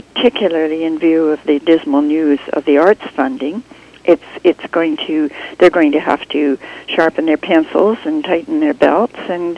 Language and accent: English; New Westminster, British Columbia, Canada; I was brought up in New Westminster, and in a musical family.